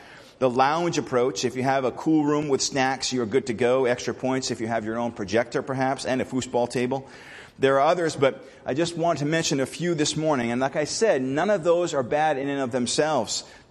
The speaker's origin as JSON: {"language": "English", "region": "Maine", "country": "United States", "said": "because I talk fast because I'm from Maine"}